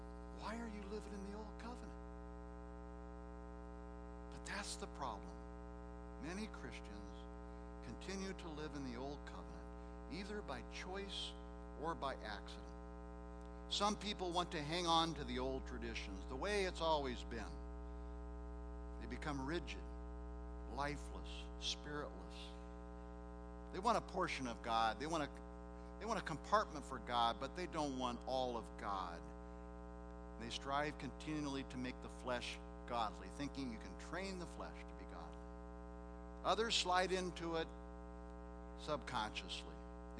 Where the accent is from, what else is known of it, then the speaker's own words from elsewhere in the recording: Nebraska, United States; When I grew up in Nebraska, I learned to ski on a hill in Iowa.